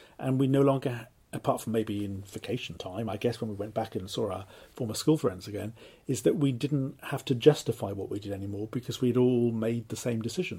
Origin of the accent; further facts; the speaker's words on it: Cardiff, Wales, United Kingdom; I'm from Cardiff, yes, so I went from one city, but in Wales.